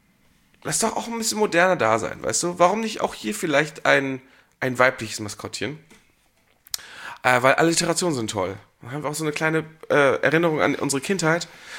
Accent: Belgium; Also, ich bin Belgier

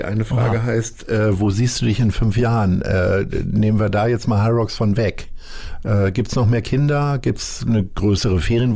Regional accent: Lower Saxony, Germany; ich komme ja nun aus Niedersachsen

